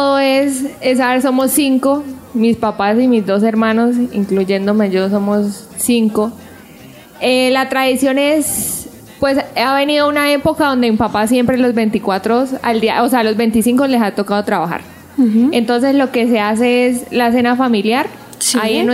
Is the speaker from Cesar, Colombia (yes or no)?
yes; Valledupar, Cesar, Colombia; now in Bucaramanga, Colombia; Yo vengo de Valledupar, Cesar.